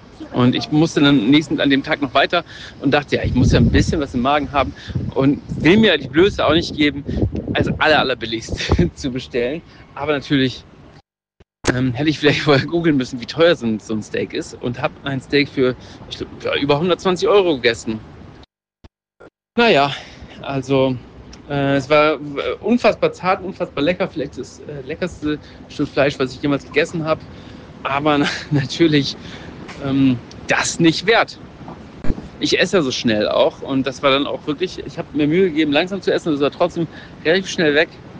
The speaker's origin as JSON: {"language": "German", "country": "Germany", "said": "meinte, ja, ich bin Deutscher, habe ich dann gesagt."}